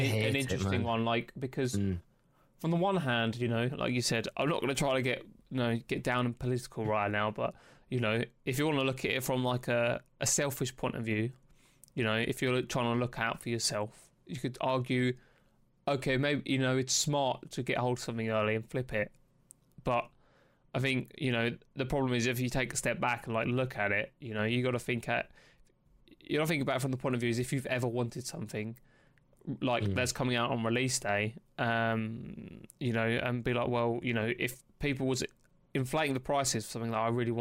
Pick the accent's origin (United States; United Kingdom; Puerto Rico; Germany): United Kingdom; obviously being British, we're quite a polite, we tend to be as polite as possible